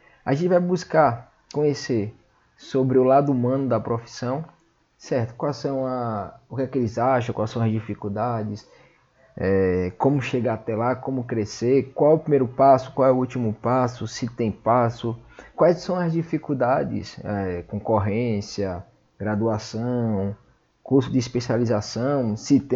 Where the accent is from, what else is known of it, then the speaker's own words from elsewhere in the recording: Bahia, Brazil; eu sou da Bahia, não sou de Salvador, infelizmente, mas estou bem perto dela.